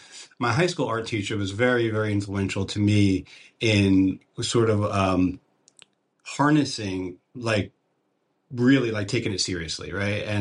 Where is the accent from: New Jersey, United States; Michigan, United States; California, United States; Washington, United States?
New Jersey, United States; Clifton; also born or lived in Paterson / Elmwood Park; So I was born in Paterson, St. Joseph's. I grew up in Clifton, then Elmwood Park, and then moved to Montclair.